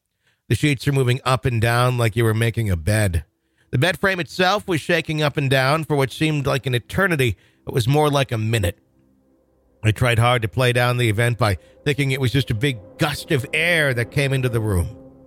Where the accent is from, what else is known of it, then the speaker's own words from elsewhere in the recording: Colorado, United States; moved away; I made the difficult decision to move back to my hometown in Colorado to pursue legal challenges regarding the tragedy.